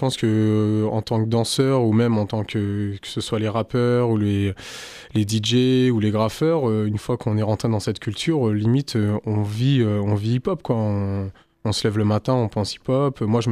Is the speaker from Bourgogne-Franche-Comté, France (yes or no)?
no; Tours, Centre-Val de Loire, France; danseur hip-hop, je suis de Tours à la base.